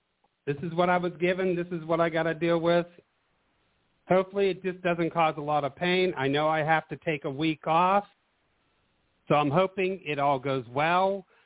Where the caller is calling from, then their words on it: Arizona, United States; I'm doing fine from Arizona.